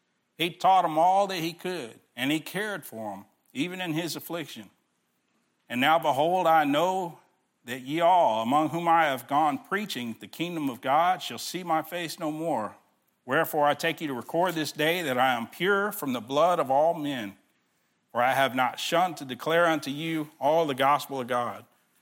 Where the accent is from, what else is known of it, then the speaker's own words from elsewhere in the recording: Texas, United States; Because I'm a Texan too.